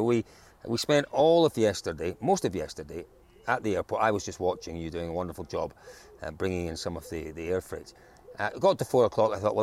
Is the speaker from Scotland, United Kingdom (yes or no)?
yes; Scotland, United Kingdom; as a Scotsman